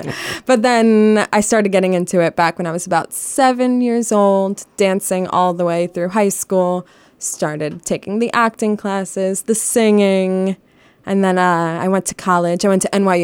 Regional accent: New York, United States; So I grew up on Long Island around theater, making trips into New York City all the time

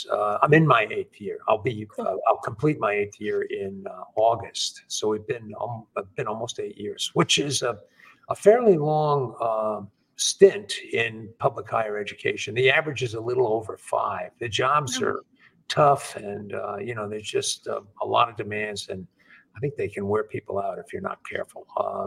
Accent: New York, United States; now in Texas, United States; Sure. I am originally, I'm from New York. I'm a Yankee. And I attended community college there, transferred to Texas A&M University

